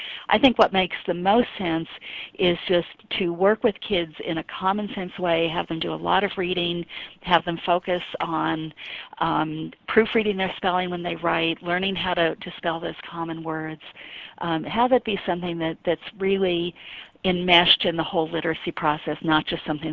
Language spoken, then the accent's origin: English; New Jersey, United States; now in Oregon, United States; I grew up in New Jersey, and I'm going to exaggerate a little, but I grew up pronouncing them Dawn and Don.